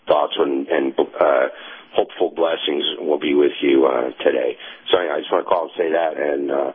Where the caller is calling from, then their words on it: Tennessee, United States; in East Tennessee.